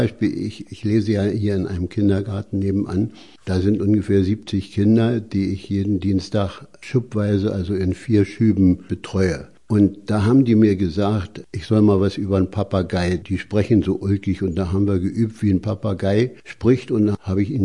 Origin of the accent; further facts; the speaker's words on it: Berlin, Germany; born there; Ich bin in Berlin geboren. Meine Mutter ist aus Prag